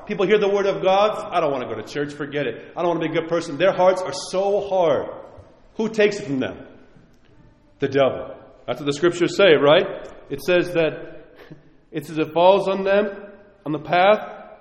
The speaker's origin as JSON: {"language": "English", "region": "New York", "country": "United States", "tie": "born or raised there", "said": "I grew up around potato fields where I grew up in New York on Long Island."}